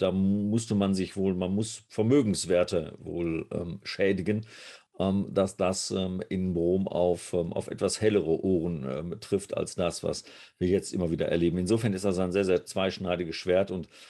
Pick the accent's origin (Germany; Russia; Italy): Germany; North Rhine-Westphalia; Ich komme ja aus dem Ruhrgebiet, insofern würde man jetzt hier sagen, ja, ist ja auch so.